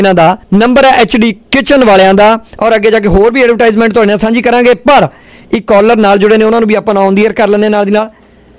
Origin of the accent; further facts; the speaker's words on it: Khamanon, Punjab, India; ਮੈਂ ਫਤਿਹਗੜ੍ਹ ਸਾਹਿਬ ਡਿਸਟ੍ਰਿਕਟ ਤੋਂ ਹੀ ਬਿਲੋਂਗ ਕਰਦਾ ਖਮਾਣੋ ਮੇਰਾ ਸ਼ਹਿਰ ਹੈ ਛੋਟੇ ਹੁੰਦੇ ਹੀ ਉੱਥੋਂ ਜਾਂਦੇ ਰਹੇ ਹਾਂ